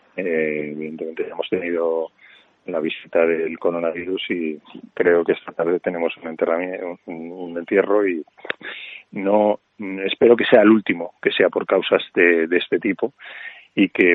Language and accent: Spanish; Spain; con lo que somos los españoles de calurosos y de afectuosos